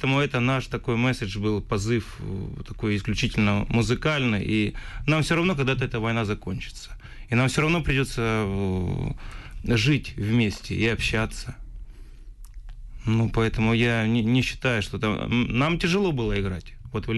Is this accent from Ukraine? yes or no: yes; Ukraine